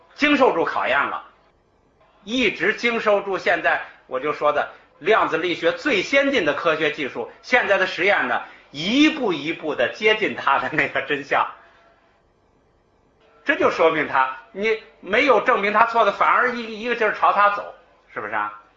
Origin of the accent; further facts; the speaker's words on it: China; 但是呢，我们中国人都熟悉，你那些话至少都听过